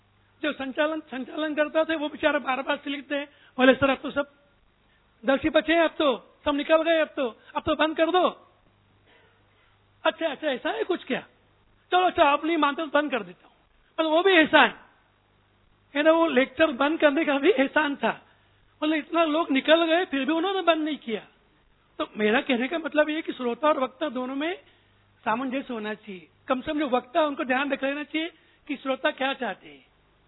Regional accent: Indore, Madhya Pradesh, India; इंदौर का रहने वाला हूँ।

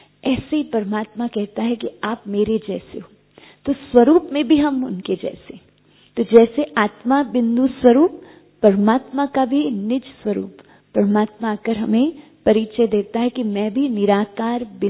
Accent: Mumbai, Maharashtra, India; बम्बई में, मैं बम्बई से हूँ

